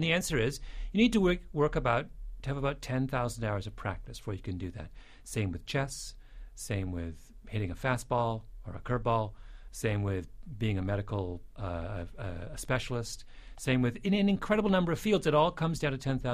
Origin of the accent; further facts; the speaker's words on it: Canada; You know, understand I'm a Canadian.